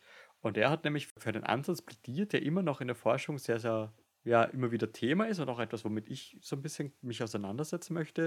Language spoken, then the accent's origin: German; Vienna, Austria; Ich bin halt jetzt einfach hier wieder zurück in Wien. Genieße meine Heimatstadt sehr